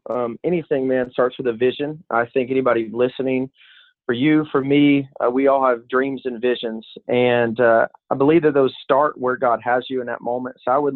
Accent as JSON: {"language": "English", "town": "Little Rock", "region": "Arkansas", "country": "United States", "tie": "born or raised there", "moved": "as an adult", "lives_now": "Myrtle Beach, United States", "said": "I'm from Little Rock, Arkansas, so born and raised there. I moved to Myrtle Beach, South Carolina. Coastal Carolina University is where I went to college, so I moved out here for that years back. And so now I'm in Myrtle Beach."}